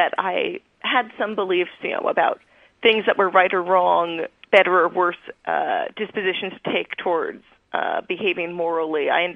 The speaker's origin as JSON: {"language": "English", "region": "New York", "country": "United States", "tie": "born or raised there", "said": "No, I grew up on Long Island in New York, where almost everyone I knew was secular Jews."}